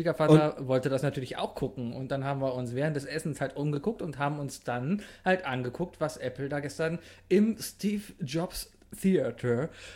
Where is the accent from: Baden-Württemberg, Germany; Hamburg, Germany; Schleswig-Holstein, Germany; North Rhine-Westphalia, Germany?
North Rhine-Westphalia, Germany; Cologne; Es mag daran liegen, dass ich als Kölner drauf bin